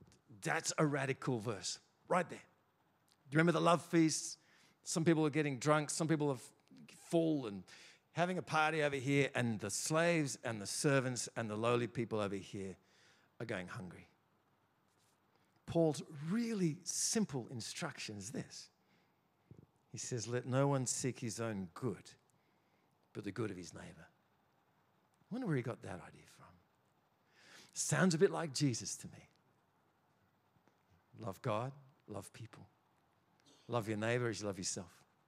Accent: Australia; You think, oh, we're from the West. We're from Australia. We're a Christian country. So everything we do then is okay. It's normal.

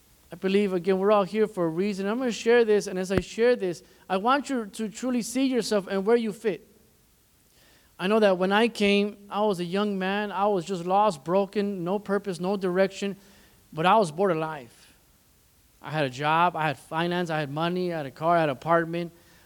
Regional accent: Chicago, Illinois, United States; And we were in Chicago. Well, I grew up in Chicago.

